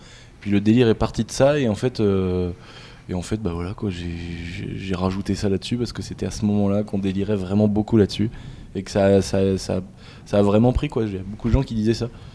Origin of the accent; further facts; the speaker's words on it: Angers, Pays de la Loire, France; Je viens à Dangers, à côté de Nantes. C'est une petite ville très charmante.